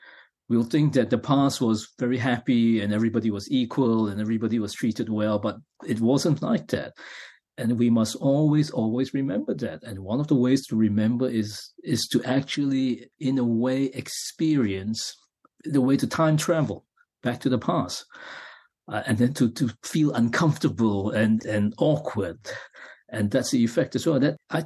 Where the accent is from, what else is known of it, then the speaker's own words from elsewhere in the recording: Penang, Malaysia; also born or lived in Kuala Lumpur; Yes, I was born in Penang, actually. So I grew up there until about 6 or 7 years old, and then my family moved to Kuala Lumpur.